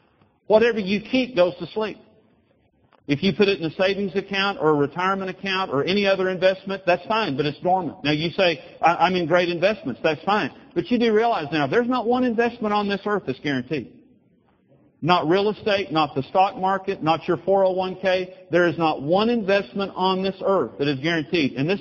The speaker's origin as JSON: {"language": "English", "town": "Amarillo", "region": "Texas", "country": "United States", "said": "Every farmer, because I'm from Amarillo, we have a lot of farmers up there."}